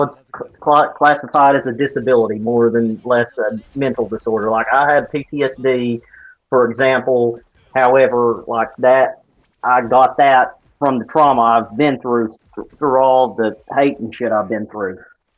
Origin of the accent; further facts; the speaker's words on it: Arkansas, United States; moved away; And I fled out of fear of my life from the state of Arkansas